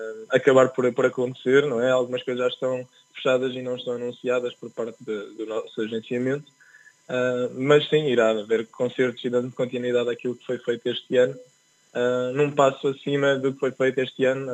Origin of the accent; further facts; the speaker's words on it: Centro, Portugal; 3 horas para mim, que eu venho do centro de Portugal